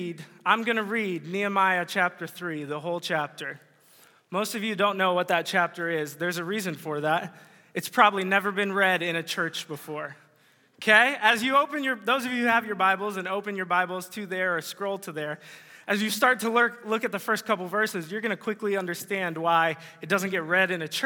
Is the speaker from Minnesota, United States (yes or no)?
no; Nebraska, United States; I think it's because I'm from Nebraska. I love Nebraska. I have a heart for Nebraska.